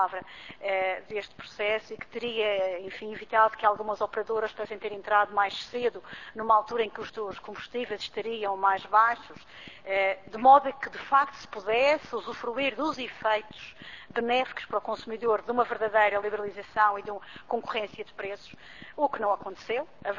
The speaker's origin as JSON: {"language": "Portuguese", "region": "Madeira", "country": "Portugal", "said": "Evidentemente que nós estamos conscientes, como madeirenses, de que a liberalização tem virtualidades muito importantes para a nossa economia regional."}